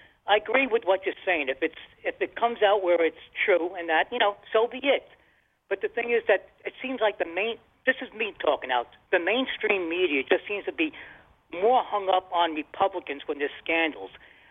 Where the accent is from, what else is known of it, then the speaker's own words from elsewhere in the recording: Staten Island, New York, United States; moved away as an adult; now in Tampa, United States; Hey, I'm originally from Staten Island. I came down here in 2005, and I got you on the radio when I'm driving from my new Tampa, going down 75